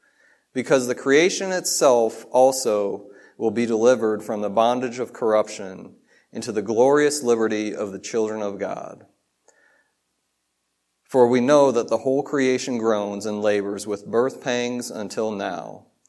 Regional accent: Michigan, United States; And you guys know I grew up in Michigan, so it's a little bit colder up there than down here.

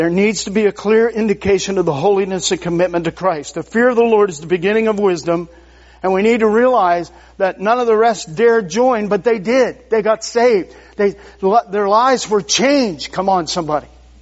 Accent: Indiana, Pennsylvania, United States; I'm from Indiana, Pennsylvania. You know, that's over on the west side by Pittsburgh.

